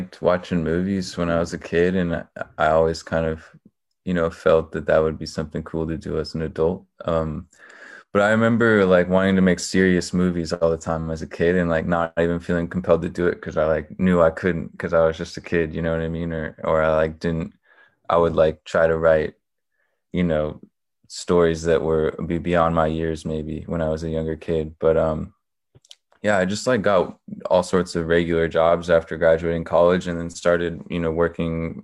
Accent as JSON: {"language": "English", "region": "Oregon", "country": "United States", "lives_now": "Berkeley, United States", "said": "I'm in Berkeley, California right now. And then I'm from Oregon, the state of Oregon. So it was cool to be able to kind of cruise through my home state"}